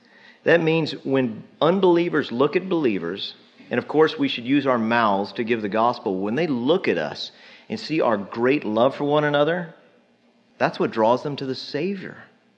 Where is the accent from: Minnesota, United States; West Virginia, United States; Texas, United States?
Texas, United States; I figure we're from Texas. We can say partner.